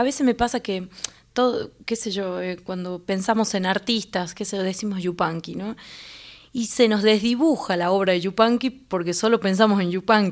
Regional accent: Catamarca, Argentina; Yo vengo de Catamarca y había hecho durante mucho tiempo...

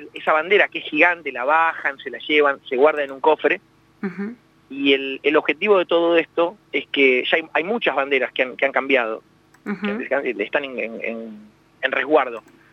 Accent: Buenos Aires, Argentina; los que vivimos en Capital, los que somos porteños

